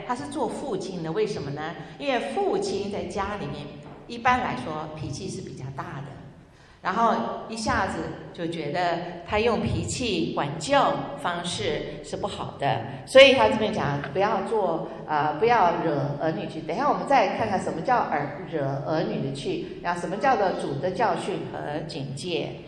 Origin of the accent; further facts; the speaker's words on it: China; 我们中国人尤其是哈啊